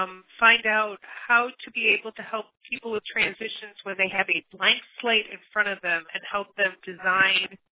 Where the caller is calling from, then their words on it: Narragansett, Rhode Island, United States; I'm calling from Narragansett, Rhode Island.